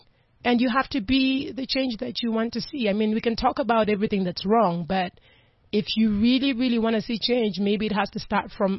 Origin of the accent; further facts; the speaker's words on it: Kenya; when I grew up, in Kenya. I'm born and raised in Kenya for most part.